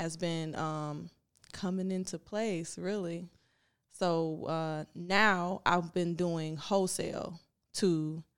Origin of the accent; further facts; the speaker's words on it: Inkster, Michigan, United States; but I'm from Inkster